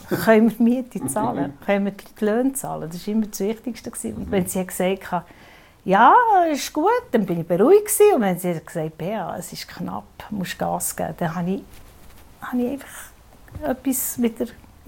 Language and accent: German; Bern, Switzerland; ich darf ja das sagen als Bernerin